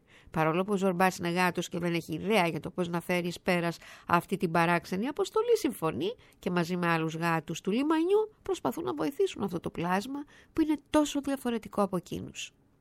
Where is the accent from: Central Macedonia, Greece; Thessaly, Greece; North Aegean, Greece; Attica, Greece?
Central Macedonia, Greece; Thessaloniki; όχι επειδή είναι η πατρίδα μου